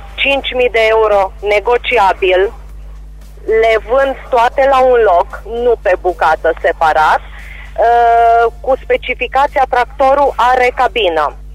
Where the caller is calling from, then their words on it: Timișoara, Timiș County, Romania; sunt din Timișoara și vreau să reînnoiesc și eu anunțul de săptămâna trecută.